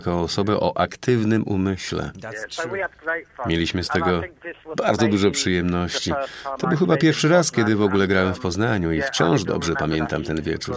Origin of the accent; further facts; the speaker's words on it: England, United Kingdom; Polish is a second language; Pochodzę z Anglii i miałem szczęście grać z takimi postaciami jak